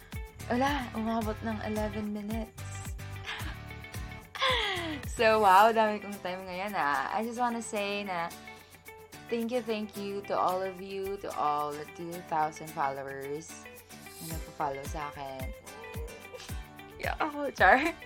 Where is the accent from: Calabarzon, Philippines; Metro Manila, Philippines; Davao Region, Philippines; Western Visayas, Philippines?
Western Visayas, Philippines; Bacolod; Pero, as I've said before, I'm from Bacolod City. Yes, can be found in Region 6, Negros Occidental.